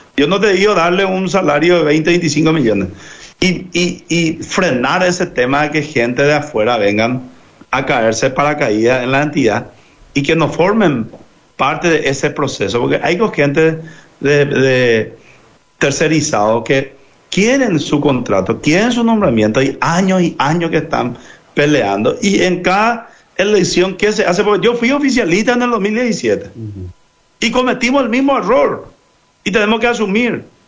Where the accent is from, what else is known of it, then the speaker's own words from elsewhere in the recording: Paraguay; Si finalmente todos somos paraguayos